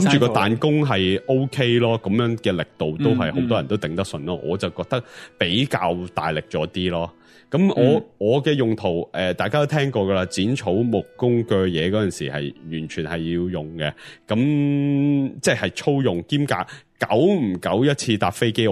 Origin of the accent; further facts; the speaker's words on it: Canada; 咁十二月希望翻到去我个家乡啦，即系加拿大啦。